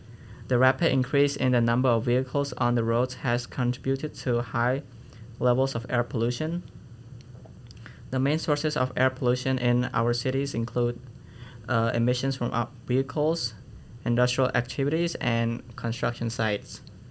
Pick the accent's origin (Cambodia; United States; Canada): Cambodia; Phnom Penh; So I'm from Phnom Penh, which is the capital city of Cambodia